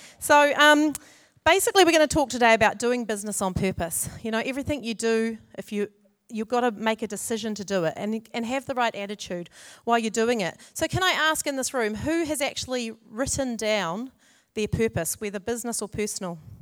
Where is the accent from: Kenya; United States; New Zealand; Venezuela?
New Zealand; Auckland; So I said, I'm from Auckland, and apparently around here somewhere we own a vineyard.